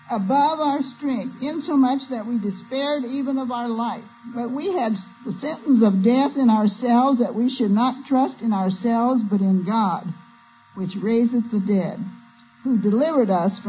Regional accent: Illinois, United States; also born or lived in Missouri; now in California, United States; Now, I love Southern California. I grew up in Illinois and Northern Missouri, and I didn't like the weather there

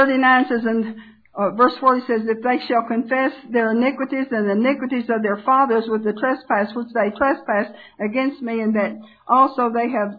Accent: Tennessee, United States; I'm from Tennessee, as you know.

